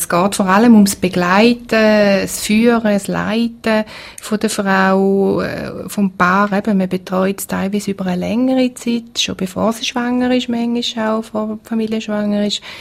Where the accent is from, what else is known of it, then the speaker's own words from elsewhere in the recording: Switzerland; Und bei uns in der Schweiz gibt es auch immer wieder andere wichtige Sachen